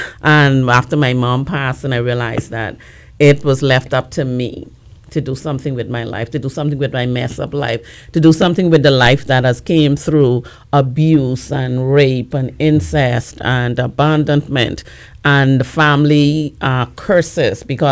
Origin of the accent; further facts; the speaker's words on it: Bahamas; And so my journey started as I'm originally from the Bahamas.